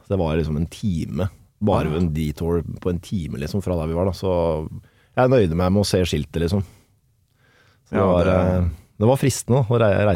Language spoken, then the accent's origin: Norwegian; Kolbotn, Akershus, Norway; Jeg er jo heldig sånn da, som er liksom oppvokst, jeg er fra Kolbotn da.